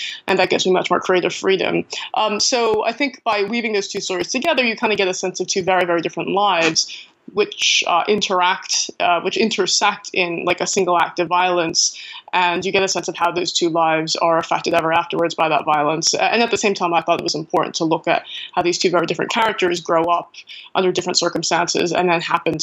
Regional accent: United States; born there; first language English; well, you know, that's because it's my first language, right? And there's just kind of a disconnect because, you know, there isn't this great awareness of people that look Chinese that are born American and speak perfectly good English.

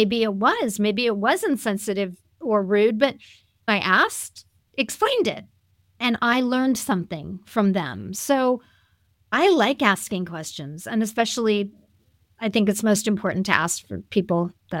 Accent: United States; And I know, being an American, that we have such a huge identity specifically.

